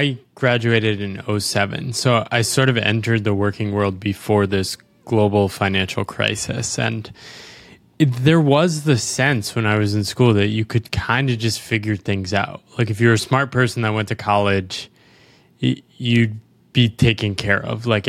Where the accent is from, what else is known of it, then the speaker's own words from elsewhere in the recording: United States; I don't understand rugby at all. I'm an American.